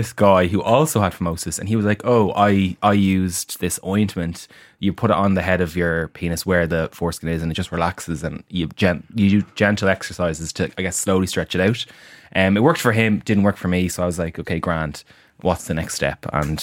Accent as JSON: {"language": "English", "region": "Leinster", "country": "Ireland", "said": "So this was before I had a proper GP in Dublin. I'm from Wicklow."}